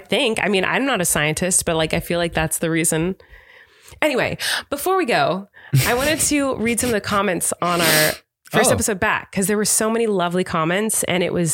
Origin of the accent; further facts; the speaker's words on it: Australia; also born or lived in Japan; I'm from Australia, and when I lived in Japan